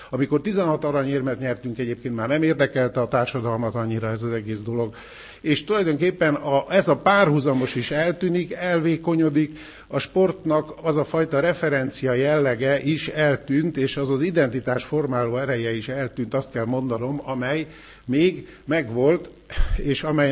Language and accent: Hungarian; Hungary; Én nagyon jól tudtam, hogy én magyar vagyok